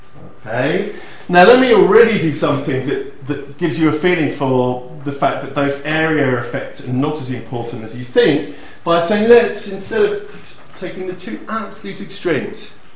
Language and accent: English; Folkestone, South East England, United Kingdom; I grew up in Folkestone.